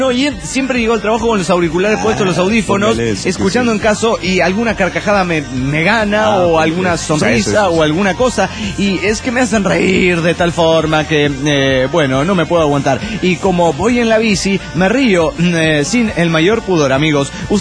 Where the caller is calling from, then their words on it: Buenos Aires, Argentina; de Buenos Aires, Argentina.